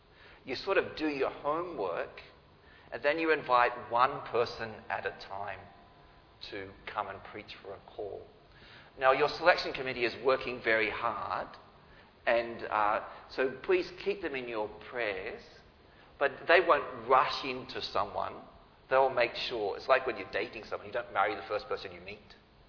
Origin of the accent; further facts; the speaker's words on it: Newcastle, New South Wales, Australia; Now, I grew up in Newcastle, and that's in the country